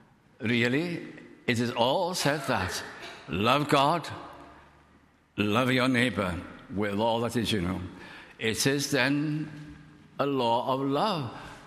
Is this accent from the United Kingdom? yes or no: yes; North West England, United Kingdom; accent: Lancashire; I was brought up in Lancashire, Welsh community there, but also spoke the Lancashire dialect, as my father did.